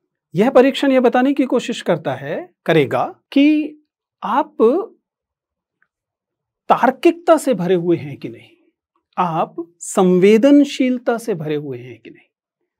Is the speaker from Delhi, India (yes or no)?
yes; Delhi, India; born there; मेरा जन्म दिल्ली की एक अनधिकृत बस्ती में हुआ।